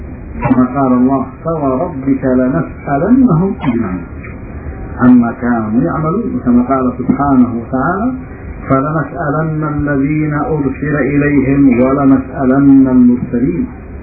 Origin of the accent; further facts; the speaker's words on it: Yemen; اما نحن عندنا في اليمن